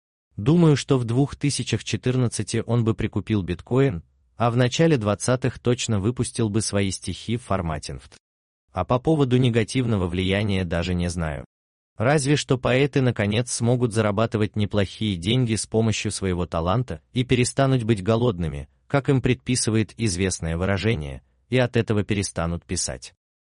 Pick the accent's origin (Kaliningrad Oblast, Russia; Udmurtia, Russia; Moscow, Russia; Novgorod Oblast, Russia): Novgorod Oblast, Russia; Новгородской области, откуда я родом